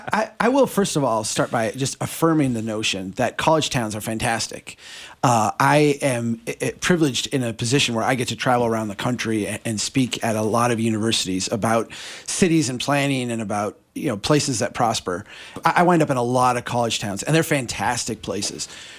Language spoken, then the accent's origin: English; Brainerd, Minnesota, United States; or we could talk about my hometown of Brainerd, or we could talk about Bemidji